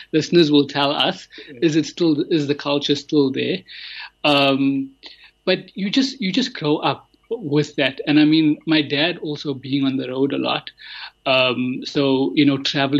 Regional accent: Durban, KwaZulu-Natal, South Africa; so growing up in Durban, like you just said, it's

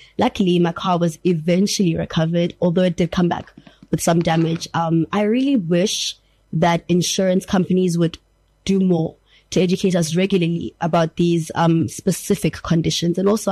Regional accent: Pretoria, Gauteng, South Africa; I'm from Pretoria.

